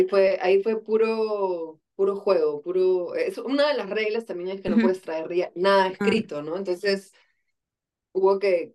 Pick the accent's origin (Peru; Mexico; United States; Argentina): Peru; soy cantautora peruana